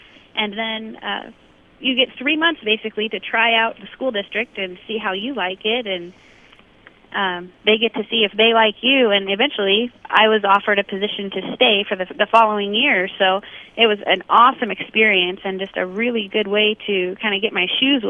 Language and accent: English; Oregon, United States; So I came from Oregon. I had worked for 3 years as a teacher's assistant in the schools down in Oregon